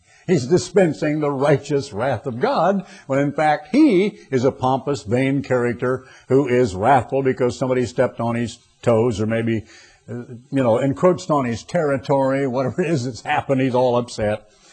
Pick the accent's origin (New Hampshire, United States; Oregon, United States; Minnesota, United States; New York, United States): Oregon, United States; I'd never see, I'm from Oregon, for pity's sake. The tallest building in Eugene was 8 stories